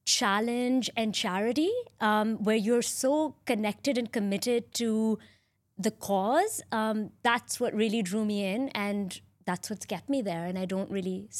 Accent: Pakistan; moved away as an adult; now in Dubai, United Arab Emirates; I'm from Pakistan. I moved and have predominantly worked in the nonprofit sector over there. I got married and moved to Dubai

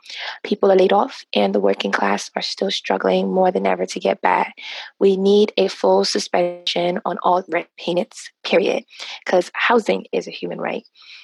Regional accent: Brooklyn, New York, United States; I am 31 years old. I was born and raised here in Brooklyn and in Crown Heights, and I actually still live in the same apartment I grew up in. I come from Haitian American parents.

